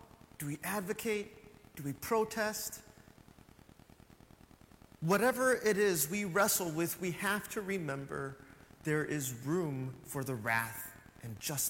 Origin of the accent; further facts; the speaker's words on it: United States; when that which concerns us are only the things that are American, because I am an American.